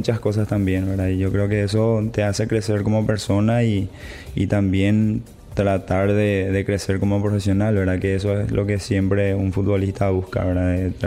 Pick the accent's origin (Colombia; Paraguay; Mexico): Paraguay; Juan E. O'Leary, Alto Paraná; also born or lived in Ciudad del Este; yo soy de Alto Paraná, una ciudad cercana a Ciudad del Este, se llama Juan Oleari, pero prácticamente viví mucho tiempo ahí en Ciudad del Este